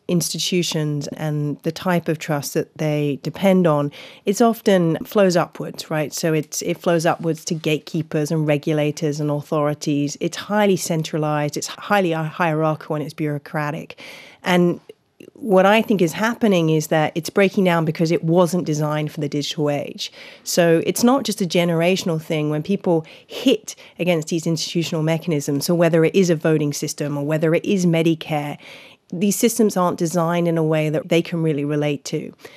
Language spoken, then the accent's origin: English; London, United Kingdom; also born or lived in United States; I came from London. I now live here.